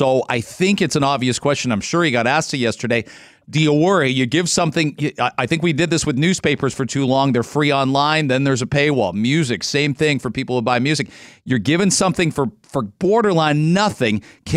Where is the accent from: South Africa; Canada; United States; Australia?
Canada; London, Ontario; I grew up in London, Ontario. I might have come to Toronto, taken the subway four times in my first 25 years of life.